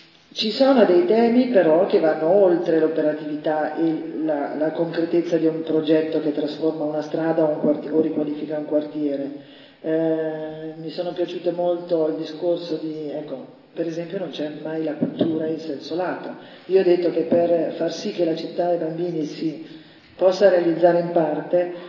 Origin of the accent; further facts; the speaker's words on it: Parma, Emilia-Romagna, Italy; io sono di Parma, però ho lavorato 20 anni in una città dove i brand contano